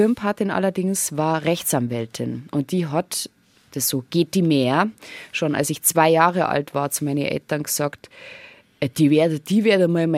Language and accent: German; Schliersee, Bavaria, Germany; Also ich bin am Schliersee aufgewachsen.